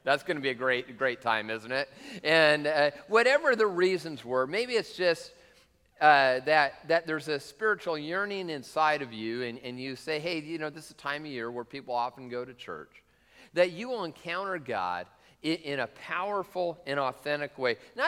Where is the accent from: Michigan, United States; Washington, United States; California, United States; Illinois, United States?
Washington, United States; Tacoma; Hey, I'm not from the east side, I'm from Tacoma. You know?